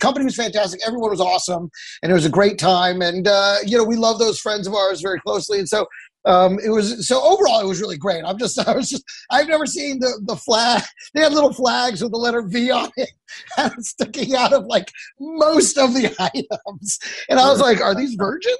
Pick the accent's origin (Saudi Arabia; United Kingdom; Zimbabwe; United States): United States; Texas; And so I grew up in Texas.